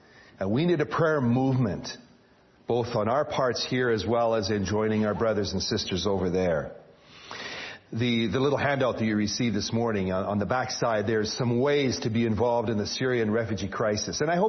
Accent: Canada; my presence there as a North American, as a Canadian, would somehow communicate that they had not been forgotten

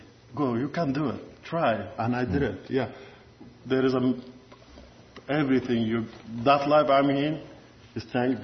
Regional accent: Kurdistan Region, Iraq; I'm from North Iraq, Kurdistan. So I'm Kurdish.

